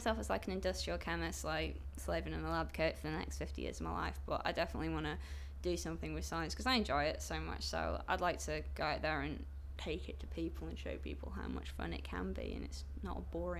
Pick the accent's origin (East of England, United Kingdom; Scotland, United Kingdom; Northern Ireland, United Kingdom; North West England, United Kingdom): North West England, United Kingdom; Oldham; I'm originally from Oldham, which is near Manchester.